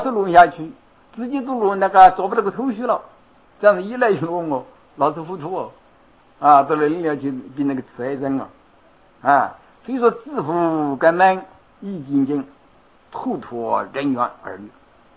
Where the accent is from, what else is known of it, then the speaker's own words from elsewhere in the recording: China; 就个比喻来说，我们中国人一句古语叫抵洋出犯，这是抵洋出犯。